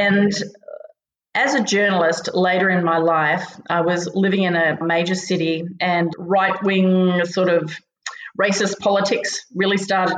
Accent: Western Australia, Australia; I'm not American. I'm actually Australian. I grew up in a variety of very small towns in outback Western Australia. And that sort of trend of moving around continued into my adult life. I spent over 20 years living and working overseas as a journalist

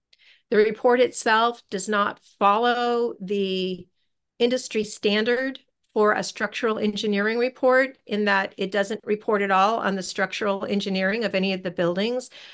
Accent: Seward, Alaska, United States; I'm from Seward.

